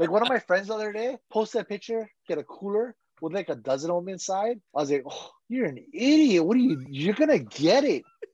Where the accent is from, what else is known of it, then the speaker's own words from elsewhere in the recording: Hawaii, United States; We're from Hawaii. We got to try everything.